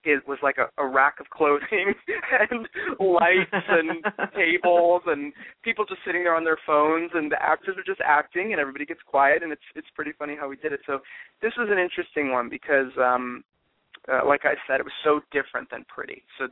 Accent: Palm Springs, California, United States; We are doing the first ever Hot as Hell Fan Fest here in my hometown of Palm Springs.

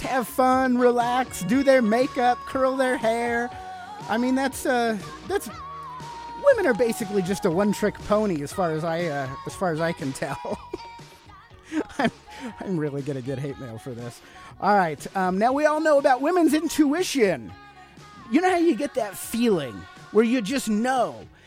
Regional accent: Sacramento, California, United States; also born or lived in New Mexico / Utah / Russia; now in Fort Collins, United States; I grew up out in Sacramento, California. I moved to New Mexico for a year. I lived up in Utah for 5 years, Russia for 5 years, and I've been living in Fort Collins, Colorado for about the last five.

